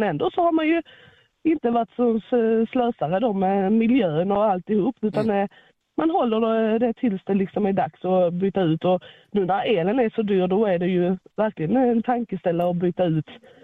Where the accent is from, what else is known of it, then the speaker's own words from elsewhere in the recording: Skåne, Sweden; now in Tidaholm, Sweden; Ja, alltså, ja, Tidaholm, jag kommer ju från Skåne.